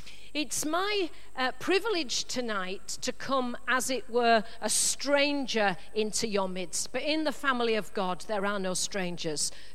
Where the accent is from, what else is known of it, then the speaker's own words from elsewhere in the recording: Leeds, Yorkshire and the Humber, United Kingdom; accent: posh; now in Brentwood, United Kingdom; As you can hear, I'm not originally from Essex. I'm from Leeds, in case you're spending the rest of the evening working out the accent. So I'm from Leeds with a posh accent.